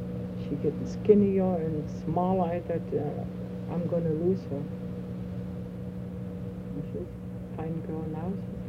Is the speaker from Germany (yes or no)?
yes; Dessau, Saxony-Anhalt, Germany; "How come I have an accent where I'm from Germany?" And I said, "Yeah," and he wanted to know the town. I said, "From Dessau.